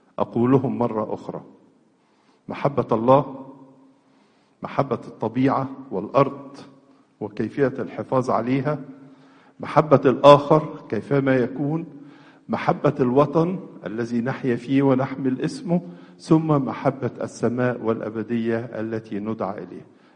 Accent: Egypt; لأننا عشنا طوال حياتنا كمصريين حوالين نهر النيل

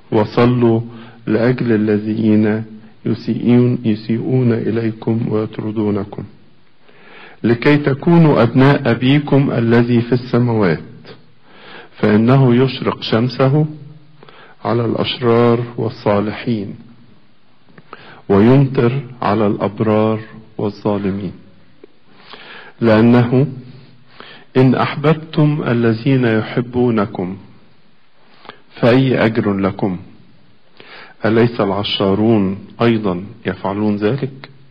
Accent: Egypt; احنا كمصريين

